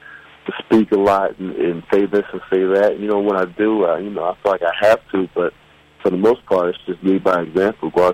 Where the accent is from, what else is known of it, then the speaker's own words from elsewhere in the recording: Baltimore, Maryland, United States; I am from Baltimore, but I never watched The Wire.